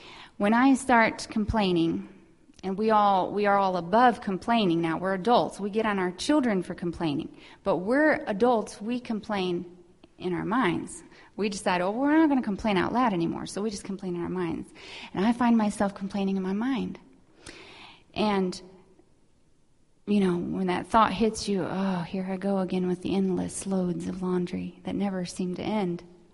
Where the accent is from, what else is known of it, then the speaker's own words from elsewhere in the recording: Mexico; We grew up in Mexico as missionaries.